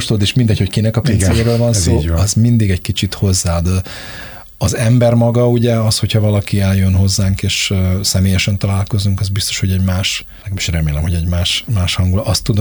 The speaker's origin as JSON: {"language": "Hungarian", "region": "Budapest", "country": "Hungary", "tie": "born or raised there", "said": "bár alapvetően budai gyerek vagyok"}